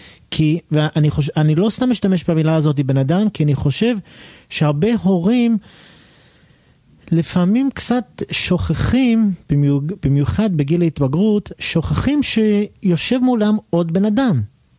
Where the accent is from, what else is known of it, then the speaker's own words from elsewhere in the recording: Canada; also born or lived in Israel; יש לי פה dual citizenship, אני גם קנדי, גם ישראלי